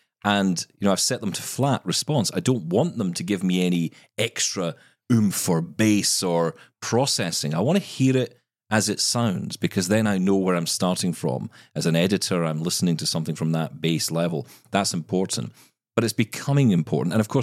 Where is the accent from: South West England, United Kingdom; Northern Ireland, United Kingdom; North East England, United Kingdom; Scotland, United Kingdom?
Scotland, United Kingdom; Well, I'm Scottish, so I barely speak English